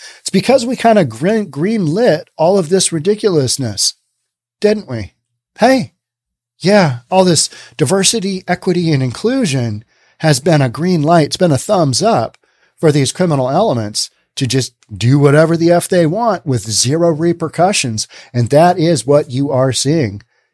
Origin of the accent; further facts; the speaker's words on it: Seattle, Washington, United States; I'm not trying to butter you up because I'm from Seattle.